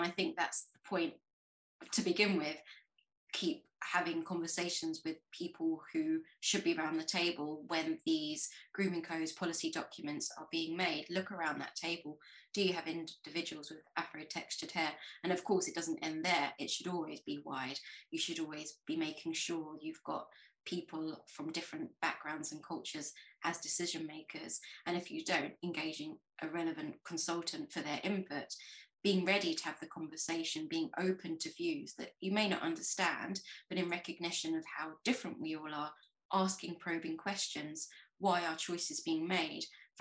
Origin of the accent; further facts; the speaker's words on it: South East England, United Kingdom; I grew up in Kent.